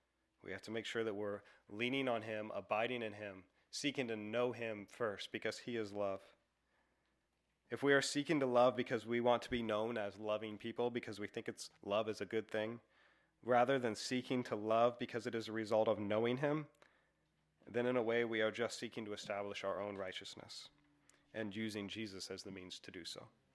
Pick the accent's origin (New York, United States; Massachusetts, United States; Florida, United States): Massachusetts, United States; maybe this is because I came from Massachusetts, but I've heard people say over and over again, I hate people, I'm so done with people.